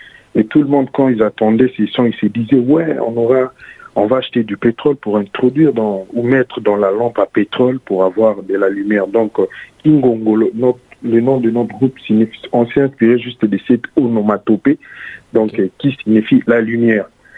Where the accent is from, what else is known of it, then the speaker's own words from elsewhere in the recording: Kinshasa, DR Congo; un sérieux problème d'électricité à Kinshasa, chez nous au Congo.